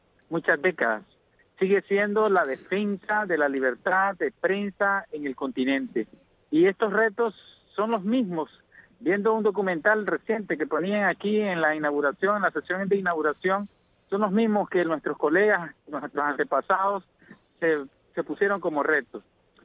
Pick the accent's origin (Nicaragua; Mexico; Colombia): Nicaragua; Nosotros como ciudadanos, como demócratas, como nicaragüenses, al fin de cuentas, como cristianos que somos